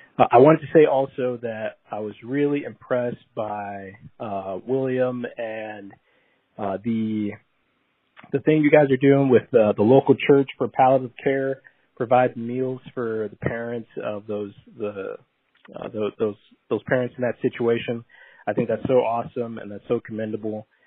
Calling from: Germany; We are calling from Germany.

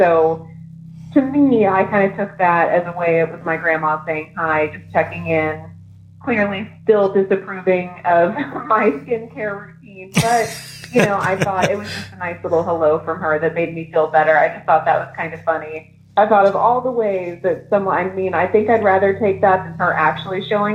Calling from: Dallas, Texas, United States; I'm calling from Dallas.

